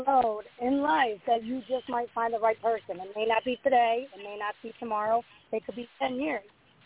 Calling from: Pennsylvania, United States; I'm calling from Pennsylvania.

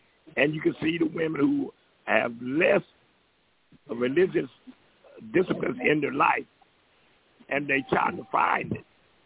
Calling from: Columbus, Georgia, United States; From the Ummah of Prophet Muhammad, by the way, of Columbus, Georgia.

